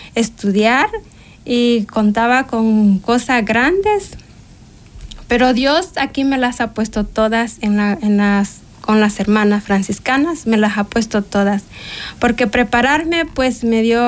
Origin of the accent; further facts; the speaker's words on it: San José el Carao, Chalatenango, El Salvador; Pues yo soy de un cantón que se llama San José el Carao, La Reina, Chalatenango.